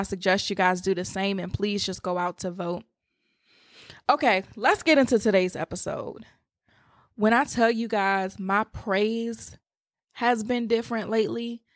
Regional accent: Washington, District of Columbia, United States; I'm from the Washington, D.C. area.

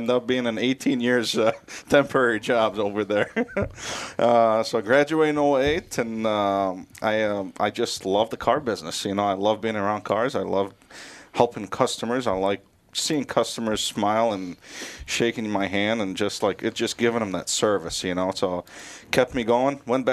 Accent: Beirut, Beirut Governorate, Lebanon; now in United States; I mean, Lebanon is more like a California weather kind of thing, and I grew up in Beirut

